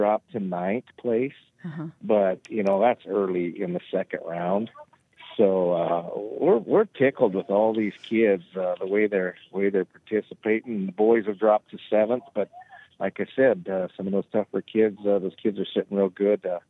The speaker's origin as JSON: {"language": "English", "region": "South Dakota", "country": "United States", "said": "it's probably saddle bronc riding because I'm from South Dakota."}